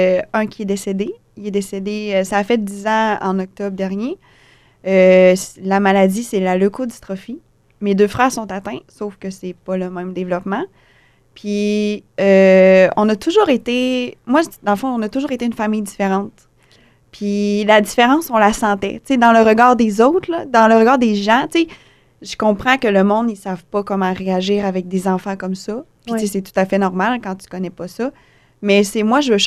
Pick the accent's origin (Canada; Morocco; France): Canada; Saint-Gervais-de-Bellechasse, Quebec; Je viens de Saint-Gervais-de-Bellechasse, c'est dans le coin de Lévis.